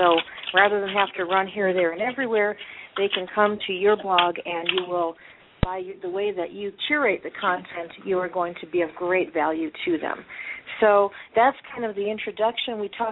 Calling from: Denver, Colorado, United States; Well, hello, and I'm calling in from Denver, Colorado, where it was 80 degrees yesterday, and later tonight we're expecting snow.

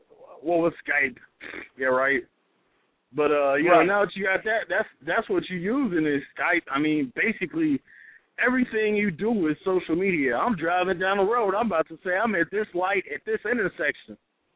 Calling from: Cincinnati, Ohio, United States; 513 Cincinnati.

